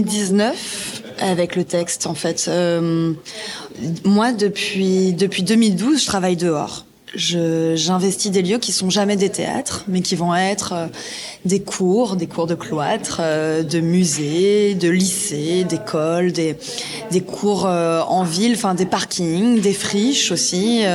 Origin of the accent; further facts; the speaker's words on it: Occitanie, France; parce que moi, j'ai grandi dans le Gard. Donc, je suis du coin.